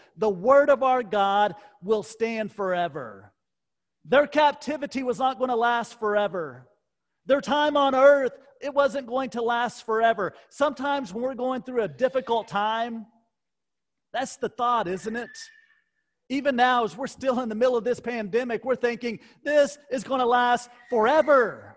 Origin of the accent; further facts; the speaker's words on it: Temple, Texas, United States; When I was growing up in Temple, we had those lights that had the shield over it